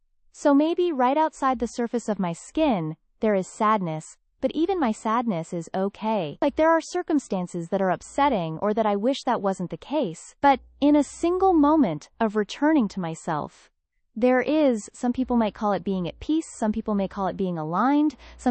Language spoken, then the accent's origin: English; New York, United States; also born or lived in Flatbush, Brooklyn; I grew up in Tribeca in New York and had a lot of access culturally